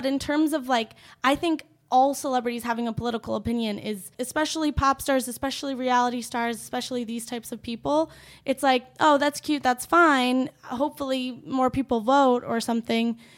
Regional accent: Illinois, United States; No, I grew up in Illinois, but I could have easily been Paula, the same.

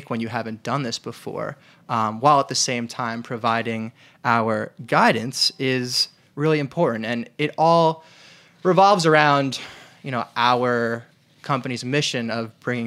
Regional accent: New York, United States; So I'm originally from New York.

